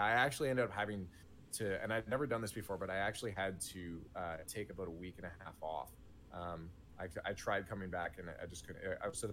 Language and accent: English; Canada; So I had that big issue because I'm Canadian.